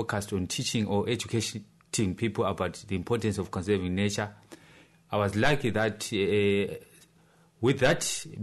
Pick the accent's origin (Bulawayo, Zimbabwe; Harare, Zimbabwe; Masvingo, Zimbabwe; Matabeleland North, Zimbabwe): Matabeleland North, Zimbabwe; Hwange; when I grew up in Tete, that is Wange, near one of the biggest national park, that is Wange National Park in Zimbabwe.